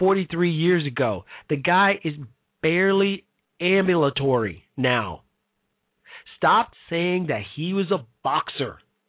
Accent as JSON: {"language": "English", "town": "Chicago", "region": "Illinois", "country": "United States", "tie": "born or raised there", "said": "Chicago, Illinois, my hometown, south side of Chicago"}